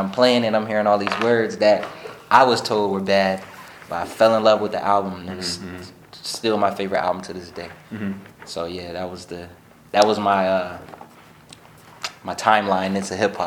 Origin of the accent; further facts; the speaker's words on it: Virginia Beach, Virginia, United States; also born or lived in Portsmouth / Maryland / Philadelphia; and then I was born in Portsmouth. Okay. And from Portsmouth, you know, they moved to Virginia Beach.